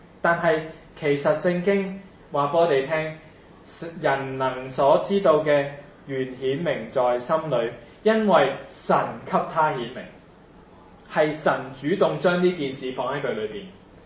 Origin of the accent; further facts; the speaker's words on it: China; 譬如我们中国人有时候讲凭良心做事